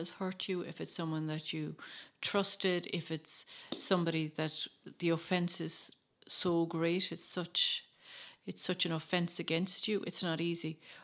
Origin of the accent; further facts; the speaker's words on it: Clare, Munster, Ireland; now in Cork, Ireland; I'm from Clare, County Clare originally. I live in Cork.